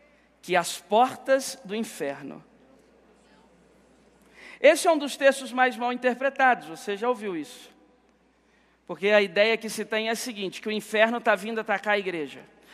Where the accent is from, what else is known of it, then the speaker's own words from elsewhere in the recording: Guarapari, Espírito Santo, Brazil; É porque eu sou de Guarapari.